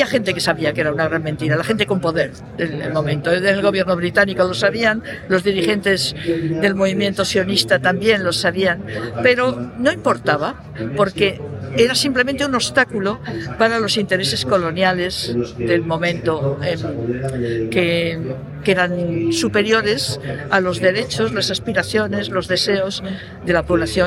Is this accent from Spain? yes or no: yes; Basque Country, Spain; now in Madrid, Spain; de todos modos yo soy del País Vasco